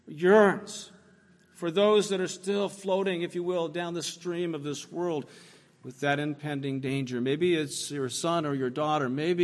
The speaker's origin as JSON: {"language": "English", "town": "Ottawa", "region": "Ontario", "country": "Canada", "tie": "born or raised there", "said": "the Anglican church I grew up in Ottawa"}